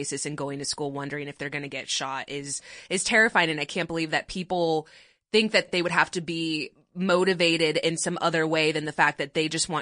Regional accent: Frisco, Texas, United States; I grew up in Texas. I went to Frisco High School.

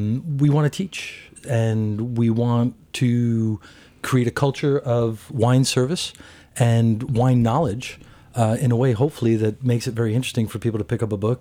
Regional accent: Long Island, New York, United States; also born or lived in San Francisco, United States / Paris, France; now in New York, United States; I moved back to New York in 96 from Paris. Back to New York. I used to live in San Francisco. I grew up in Long Island.

